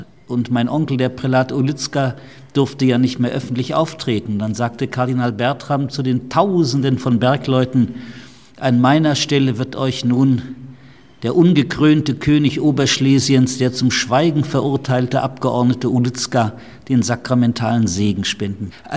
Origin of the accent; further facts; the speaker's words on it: Lutomirz, Poland; born there; Meine Mutter kommt aus Ratibor, aus der Liebfrauengemeinde, wo auch meine Eltern getraut worden sind. Ich bin in Quickendorf geboren, das heißt heute Lutomirz.